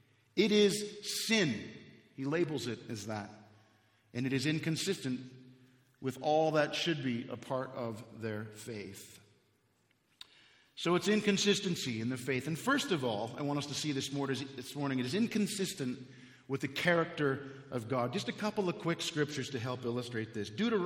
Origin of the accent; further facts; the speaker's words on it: Canada; and I'm from Canada, and this time of the year it was cold in Canada